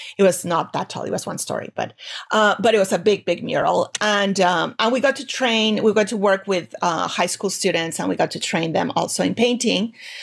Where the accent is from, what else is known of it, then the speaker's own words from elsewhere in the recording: Mexico; also born or lived in Europe; because I had already kind of experienced art history when I lived in, you know, in Europe and also growing up in Mexico, also in terms of archaeology, anthropology.